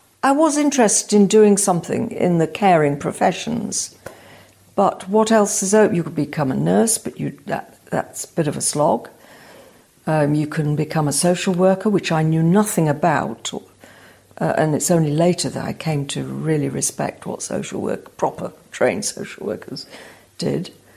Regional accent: Beeston, East Midlands, United Kingdom; But I grew up in Beeston, near where Boots was. We always say we were brought up by Boots.

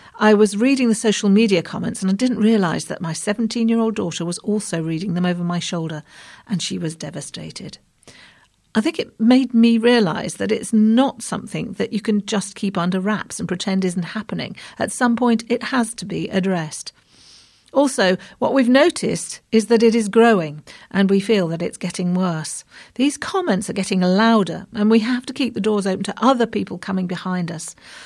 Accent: Wales, United Kingdom; also born or lived in Sierra Leone; from the age of 8, I grew up in Wales, and there was a lot of Welsh male voice choir music

